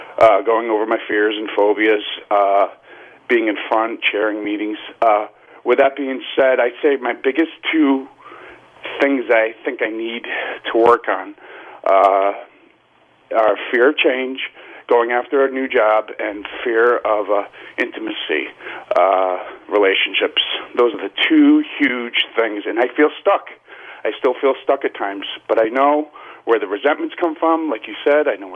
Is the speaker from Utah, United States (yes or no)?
no; Connecticut, United States; now in Manhattan, United States; Real quick, I grew up in Connecticut, and I had toxic parents, bullied in high school.